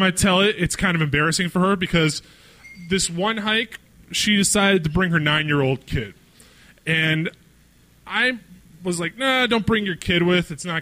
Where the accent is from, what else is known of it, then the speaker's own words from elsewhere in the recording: East Coast, United States; So I grew up on the East Coast. I love graffiti.